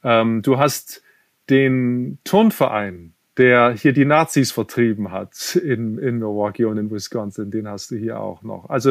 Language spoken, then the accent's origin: German; Leipzig, Saxony, Germany; now in United States; meiner Heimatstadt in Leipzig